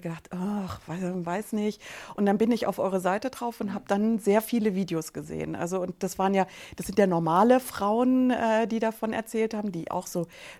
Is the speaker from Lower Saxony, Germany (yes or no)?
no; Munich, Bavaria, Germany; 48 Jahre alt und komme aus München.